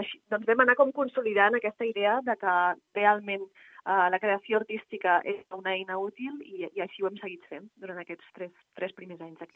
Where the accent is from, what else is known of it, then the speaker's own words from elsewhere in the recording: Badalona, Catalonia, Spain; jo soc de Badalona